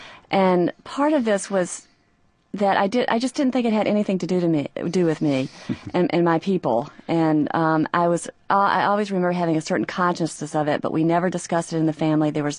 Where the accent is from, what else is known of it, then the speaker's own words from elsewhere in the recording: Birmingham, Alabama, United States; I was growing up in Birmingham at the time of the church bombing and the huge demonstrations there in 63, and I was growing up in a place that was called Over the Mountain, which was a state of mind as well as a place.